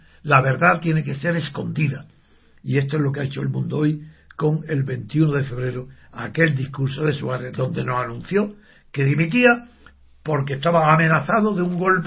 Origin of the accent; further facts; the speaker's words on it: Spain; porque yo soy español y estoy acostumbrado a entender lo que significa el idioma español